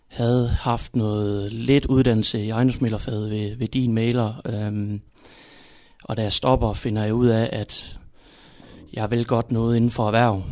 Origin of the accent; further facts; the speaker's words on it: Aalborg, North Denmark Region, Denmark; Ja, jamen jeg er jo fra Aalborg, som man siger.